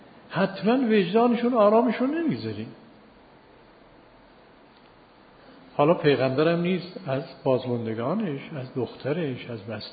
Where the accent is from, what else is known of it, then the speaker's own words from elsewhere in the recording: Iran; فهمیده من ایرانی هستم از لباسم باید